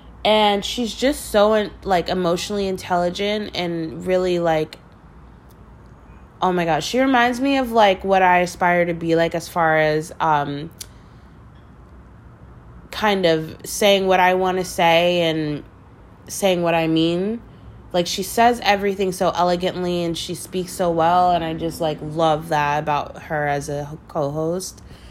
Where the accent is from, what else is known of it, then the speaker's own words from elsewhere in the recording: Northeast, United States; Maybe I'm more understanding because I'm from the Northeast.